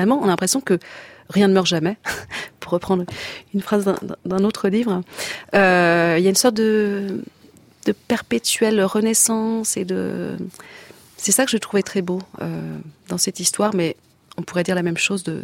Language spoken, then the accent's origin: French; Belgium; c'est parce qu'il se trouvait qu'elle était morte dans un couvent belge et que je suis belge